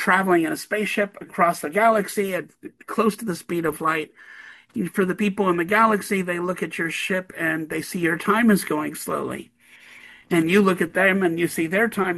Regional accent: Wisconsin, United States; moved away as an adult; I grew up in Wisconsin and I moved to Montana.

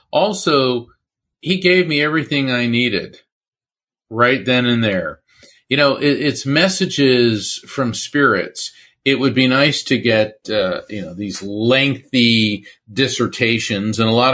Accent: Florida, United States; we grew up in East Coast, Central Florida, and the surfing culture.

